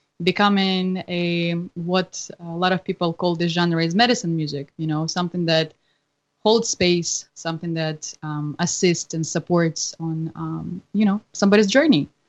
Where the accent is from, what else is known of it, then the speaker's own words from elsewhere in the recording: Russia; now in Los Angeles, United States; I was born in Russia. I'm an Angelino for 11 years now. And I started playing music back in Russia when I was 6.